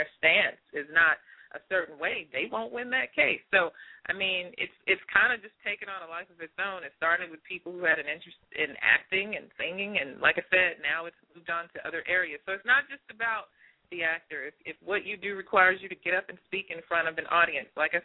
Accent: Dallas, Texas, United States; A lot of us come from, you know, I'm from Dallas, Texas, so a lot of us come from places where there is an accent

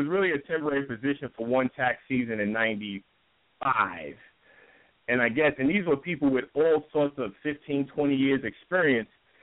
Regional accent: Brooklyn, New York, United States; You know, I'm from Brooklyn, New York.

